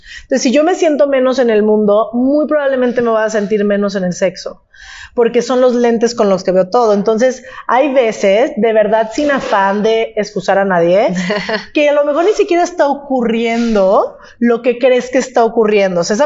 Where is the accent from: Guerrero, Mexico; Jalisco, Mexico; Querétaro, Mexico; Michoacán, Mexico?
Jalisco, Mexico; Guadalajara; now in Mexico City, Mexico; soy de Guadalajara. Tengo viviendo en la Ciudad de México ya 10 años